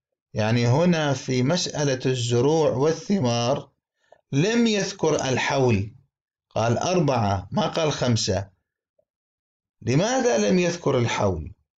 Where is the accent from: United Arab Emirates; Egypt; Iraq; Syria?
Iraq; سيما في بلدنا العراق الحنطة تساق إلى الدولة